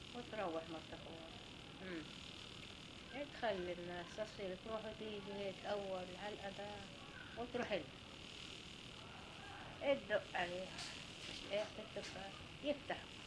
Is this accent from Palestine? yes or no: yes; Palestine; moved away; هاي لما طلعنا من فلسطين جينا على الأراضي قالوها لأولاد المدرسة لما دخلوهم فلسطين تنادي.